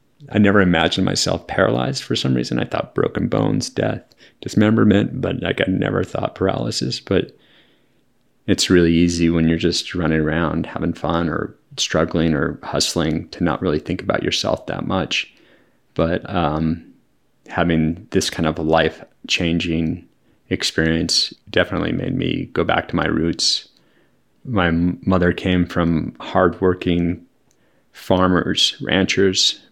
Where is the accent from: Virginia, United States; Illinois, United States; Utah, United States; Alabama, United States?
Utah, United States; So when I was younger, growing up in the Salt Lake Valley, I used to tell people